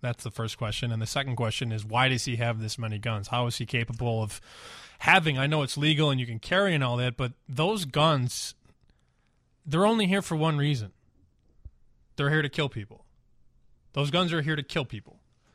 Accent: Chicago, Illinois, United States; and I'm from Chicago.

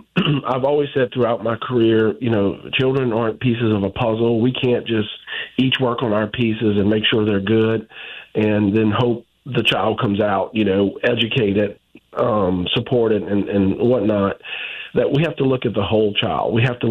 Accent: Louisiana, United States; If you're born and raised in Louisiana, you have to be incredibly proud of New Orleans and our state

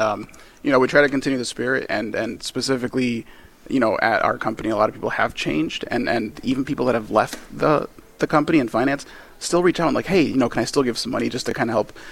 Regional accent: Waterbury, Connecticut, United States; like when I was raised, like I'm from Waterbury. You know, I had, my family was on Section 8.

